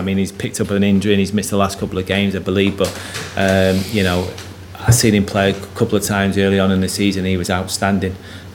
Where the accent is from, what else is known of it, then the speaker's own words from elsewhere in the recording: United Kingdom; Maybe biased as a British coach